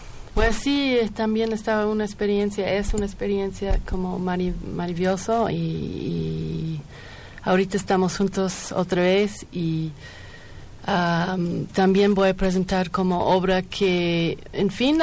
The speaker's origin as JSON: {"language": "Spanish", "town": "Edmonton", "region": "Alberta", "country": "Canada", "second_language": "Spanish", "said": "Soy de una ciudad, una provincia se llama Alberta, en uh-huh. Canadá, y una ciudad se llama Edmonton."}